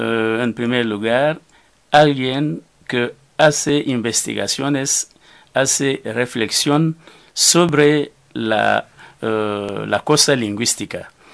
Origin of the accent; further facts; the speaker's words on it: DR Congo; tengo la lengua chiluba, que se habla en el centro del país, de la República Democrática del Congo, y como el sistema en mi país es que cualquier congoleño es más o menos, habla más o menos dos, tres o cuatro lenguas.